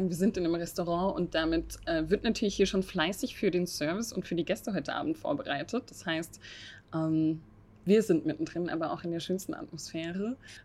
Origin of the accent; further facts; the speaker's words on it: Baden-Württemberg, Germany; Der Wein kam aus Baden, ein Anbaugebiet, das sich von Tauberfranken ganz im Norden, meiner Heimat, bis runter in das Markgräflerland und zum Bodensee im Süden streckt.